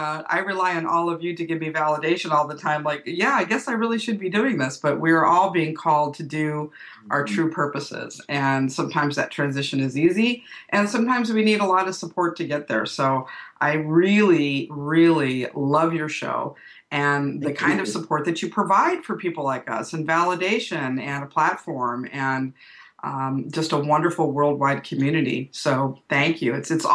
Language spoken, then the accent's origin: English; California, United States; I'm a Californian as well.